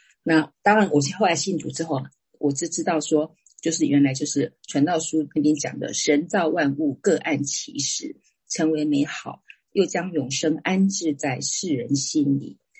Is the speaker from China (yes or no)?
no; Taiwan; born there; moved away as an adult; 我是台湾出生的。